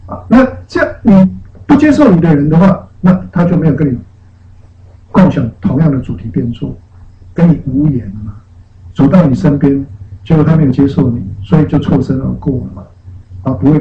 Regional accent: Taiwan; now in United States; 好像我们本来是台湾人，结果变成美国人啊。

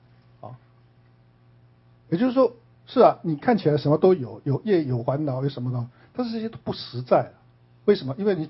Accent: Taiwan; 我想只有我们台湾人会这样做嘛。

